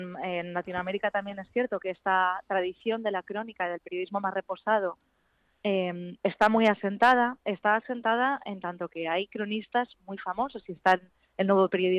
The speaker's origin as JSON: {"language": "Spanish", "country": "Spain", "said": "Yo soy española"}